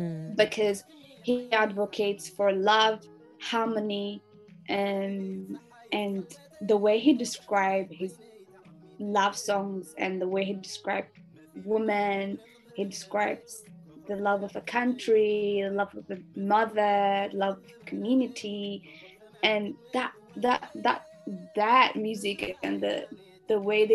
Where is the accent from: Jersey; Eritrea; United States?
Eritrea; Asmara, Central Region; first language Tigrinya; English is a second language; course, having born and raised in the capital city, it was Tigrinya. Mm-hmm. I opened my mouth with my mother language, which is Tigrinya.